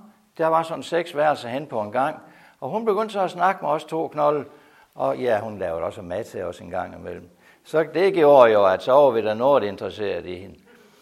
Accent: Stavning, Central Denmark Region, Denmark; now in Grenå, Denmark; Jeg er vokset op i Stavning, og så er jeg blevet en læge, og så endte jeg op i Grenå, og der har jeg været praktiserende læge.

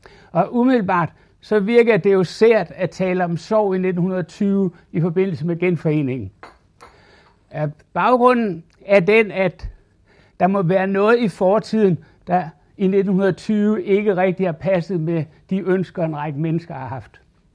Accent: Capital Region of Denmark, Denmark; jeg er blevet spurgt, om jeg er sønderjyder, og det er jeg ikke. Jeg er bornholmer.

